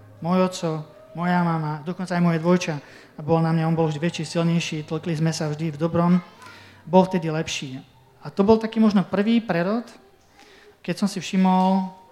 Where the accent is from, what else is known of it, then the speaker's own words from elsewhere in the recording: Žilina Region, Slovakia; lebo u nás na Orave, v meste, kde pochádzam, sa v lete lezie po skalách a v zime sa lyžuje po tých horách.